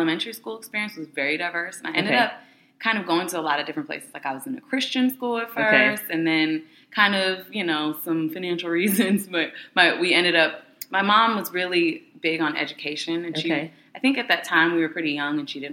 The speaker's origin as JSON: {"language": "English", "town": "Sacramento", "region": "California", "country": "United States", "tie": "born or raised there", "said": "High school, I was in Sacramento. That's where I was"}